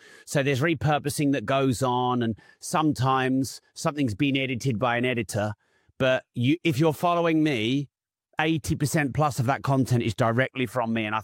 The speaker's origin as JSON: {"language": "English", "town": "Peterborough", "region": "East of England", "country": "United Kingdom", "tie": "born or raised there", "said": "Peterborough is my hometown, so obviously it's even more."}